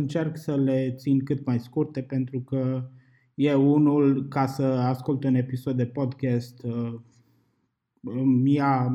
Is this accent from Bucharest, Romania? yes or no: no; Arad, Arad County, Romania; noi suntem din Arad, deci probabil vom folosi și unele regionalisme de aici din zonă, pentru că, de exemplu, la noi se mai zice aștia